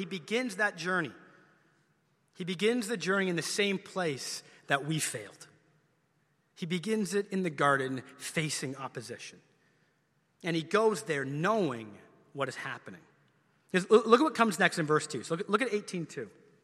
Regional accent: Canada; I grew up in Canada, so it's obligatory. I was in many skating lessons.

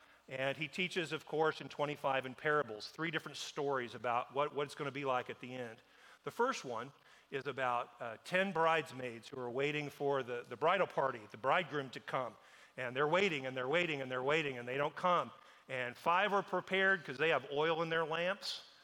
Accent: Seneca, Kansas, United States; I'm a fifth-generation Kansan. My hometown's a little town called Seneca, Kansas. It's in Nemaha.

